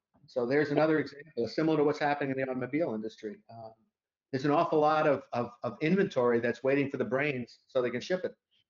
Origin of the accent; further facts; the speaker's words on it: New Jersey, United States; also born or lived in Bay Area; We moved from the Bay Area back to New Jersey, which is where my wife and I are from. So coming back home, if you will